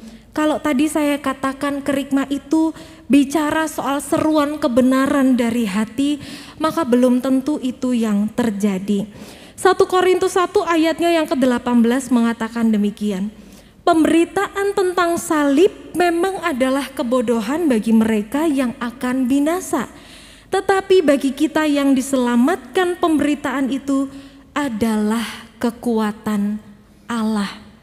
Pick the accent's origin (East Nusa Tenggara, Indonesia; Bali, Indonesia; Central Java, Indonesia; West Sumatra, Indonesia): Central Java, Indonesia; Weleri; Karena saya dari Weleri ya Bapak Ibu, kadang-kadang muncul bahasa Jawanya enggak apa-apa ya.